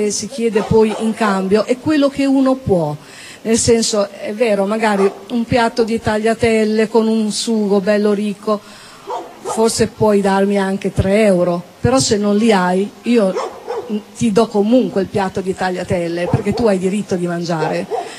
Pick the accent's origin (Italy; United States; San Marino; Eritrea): Italy; Pesaro, Marche; io come vi dicevo sono di Pesaro